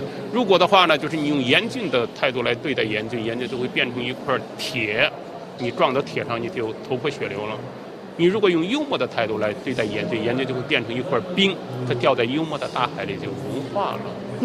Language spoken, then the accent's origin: Chinese; Henan, China; 因为我是一个河南人。